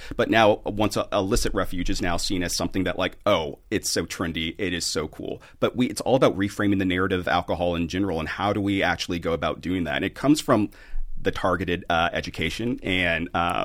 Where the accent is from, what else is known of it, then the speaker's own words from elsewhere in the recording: Texas, United States; So I'm from Texas. I was a cashier in our local grocery store.